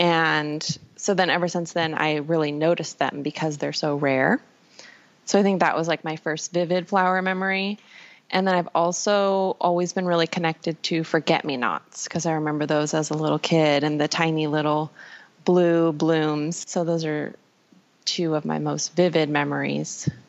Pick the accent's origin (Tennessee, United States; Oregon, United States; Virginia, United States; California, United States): Oregon, United States; Portland; I grew up here in Portland in the Pacific Northwest.